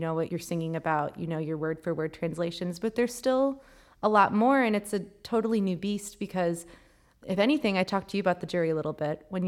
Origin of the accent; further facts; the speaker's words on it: Florida, United States; I'm from Florida and we have a lot of relatives flying up from all over the country